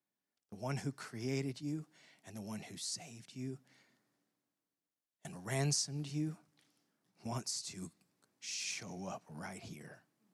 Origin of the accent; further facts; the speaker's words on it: Texas, United States; I grew up in Texas. And because of that, I was indoctrinated as a Dallas Cowboys fan.